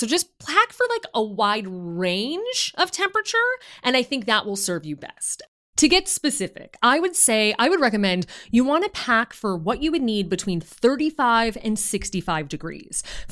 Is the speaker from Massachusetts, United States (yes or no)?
no; Chicago, Illinois, United States; I grew up in Chicago. I spent a lot of time in New York.